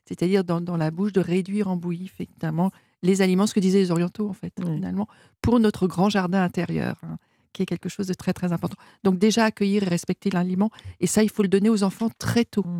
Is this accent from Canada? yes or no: no; south of France, France; enfin, moi, je suis méridionale.